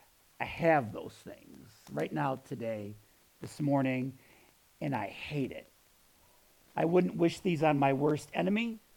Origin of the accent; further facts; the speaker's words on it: New York, United States; I grew up in Western New York in really a loving family.